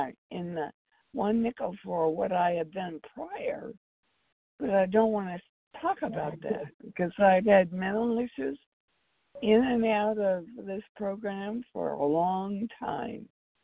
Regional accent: California, United States; And I'm from California. I'm 83 years old

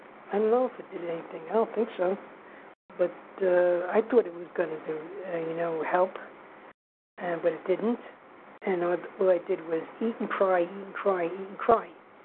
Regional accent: New York, United States; Hi, everybody. … from New York.

